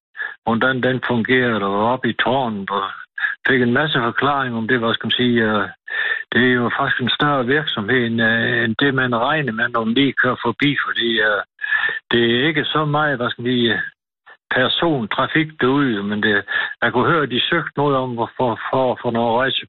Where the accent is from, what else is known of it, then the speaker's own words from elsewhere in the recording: Tarm, Central Denmark Region, Denmark; Jeg er fra Tarm, ja.